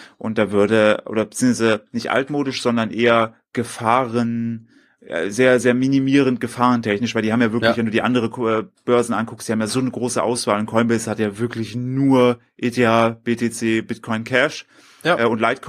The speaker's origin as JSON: {"language": "German", "country": "Germany", "said": "soweit ich das als ich als dummer Deutscher verstanden habe"}